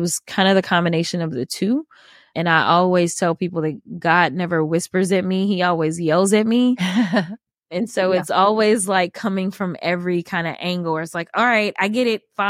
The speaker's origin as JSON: {"language": "English", "town": "St. Louis", "region": "Missouri", "country": "United States", "tie": "born or raised there", "said": "And growing up in St. Louis, it's not like I ever saw a Black congresswoman."}